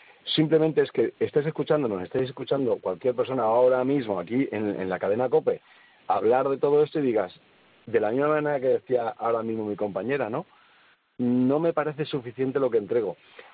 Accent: Valencian Community, Spain; yo soy de la Comunidad Valenciana, tierra de la paella, tierra del arroz

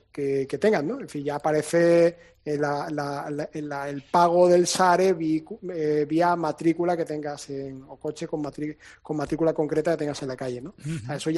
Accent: Málaga, Andalusia, Spain

